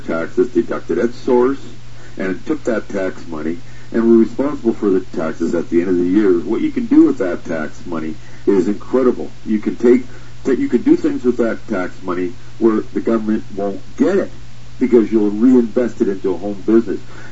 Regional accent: Canada; As a Canadian, I'm saying that. I know we can do that in Canada also.

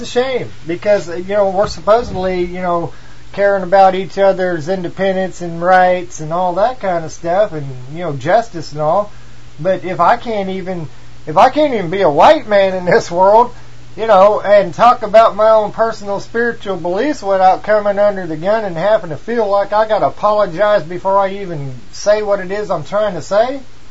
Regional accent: Missouri, United States; Well, I'll tell you what, I'm from Missouri, okay, and I don't have that high-tech terminology that a lot of people want to hear

